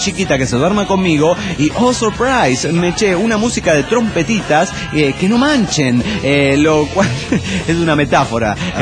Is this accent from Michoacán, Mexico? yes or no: yes; Morelia, Michoacán, Mexico; de Morelia, Michoacán.